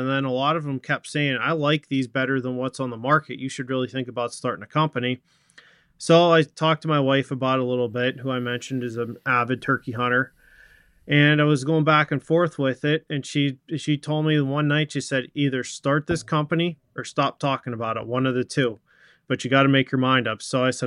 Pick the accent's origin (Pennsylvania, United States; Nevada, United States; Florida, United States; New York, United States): Pennsylvania, United States; from the time I was, you know, a little kid, you know, growing up in Pennsylvania.